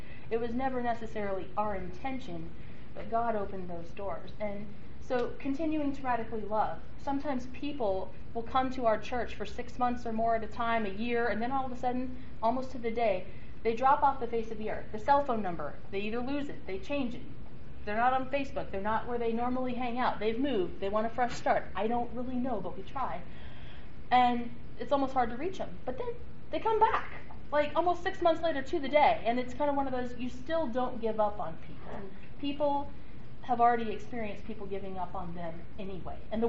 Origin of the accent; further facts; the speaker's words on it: Nashville, Illinois, United States; But in Nashville, Illinois, where I grew up, big deal.